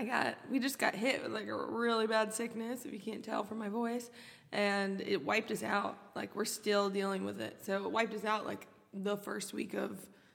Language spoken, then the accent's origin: English; Minnesota, United States; You know, we're from Minnesota, so we kind of.